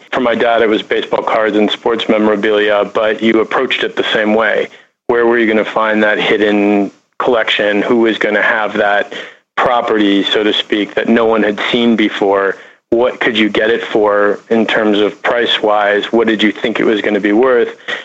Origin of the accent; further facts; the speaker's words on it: Minneapolis, Minnesota, United States; So you have to picture a kid growing up in suburban Minneapolis with a incredible amount of hair product basically every day.